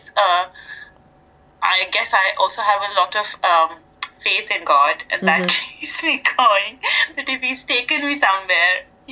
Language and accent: English; Pakistan; having lived in Pakistan, growing up in Pakistan, yes, I mean, there were times a bomb blast would happen in the city.